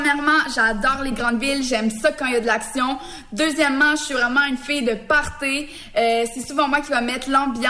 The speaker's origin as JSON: {"language": "French", "town": "Quebec City", "region": "Quebec", "country": "Canada", "said": "j'ai 20 ans et je viens de Québec."}